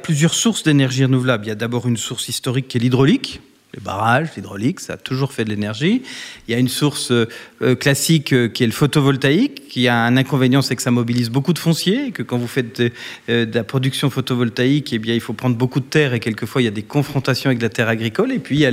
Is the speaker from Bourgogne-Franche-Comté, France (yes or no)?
yes; Bourgogne-Franche-Comté, France; Moi je viens de Franche-Comté, donc les vins de Bourgogne, c'est quand même